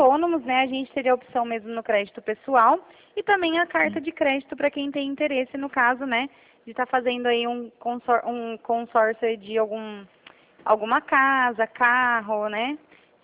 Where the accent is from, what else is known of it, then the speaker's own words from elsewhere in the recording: Rio Claro, São Paulo, Brazil; Eu sou aqui de Rio Claro.